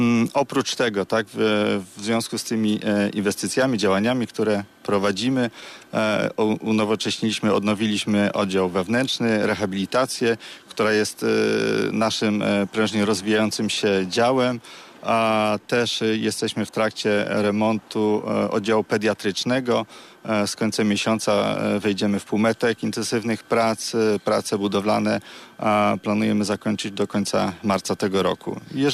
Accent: Żagań, Lubusz Voivodeship, Poland; jestem synem ziemi lubuskiej, urodziłem się w Żeganiu, mój tato w Żarach, moja mama we Wrocławiu, spędziłem wczesne dzieciństwo tutaj, tak?

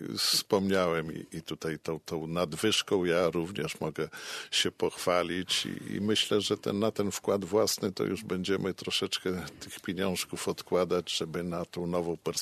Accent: Ostrowice, West Pomeranian Voivodeship, Poland; pochodzę właśnie z tej gminy Ostrowice, gdzie ją znam, piękna gmina była, bo już jej nie ma.

